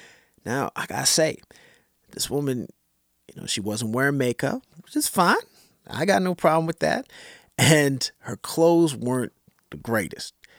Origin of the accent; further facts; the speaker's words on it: Canada; especially being a Canadian MC, it always feels good to get love from when you're in the States